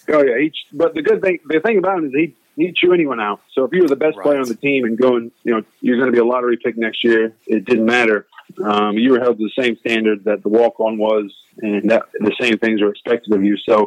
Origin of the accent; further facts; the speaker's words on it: Indiana, United States; At first, it was going to be Indiana, because I'm from Indiana, and that's where all big white guys go from the state of Indiana.